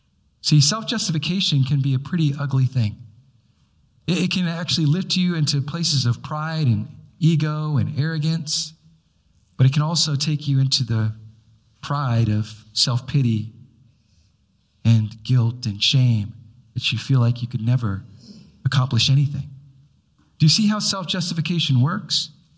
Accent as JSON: {"language": "English", "region": "Midwest", "country": "United States", "tie": "born or raised there", "also_born_or_lived": "Hawaii", "said": "For me, I was born in Hawaii, but I lived in the Midwest during my younger years."}